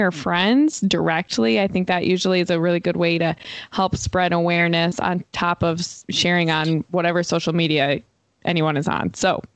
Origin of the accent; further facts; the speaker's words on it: United States; as an American, somebody who has lived in America my entire life.